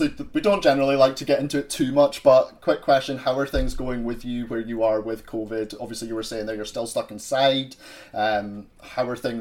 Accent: Scotland, United Kingdom; So that's the only good thing about being Scottish and being stuck inside, because it is freezing here just now.

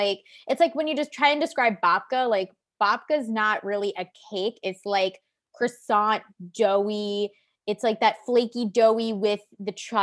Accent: New York, United States; there's one of the Suffolk County guys, Steve Ballone. If you guys know who Steve Ballone is, he's from my hometown.

